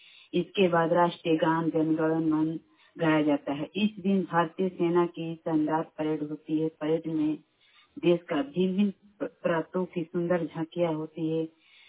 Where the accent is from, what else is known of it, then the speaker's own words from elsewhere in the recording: Bihar, India; ग्राम बलाम जिला कैमूर भगवान का निवासी हूँ।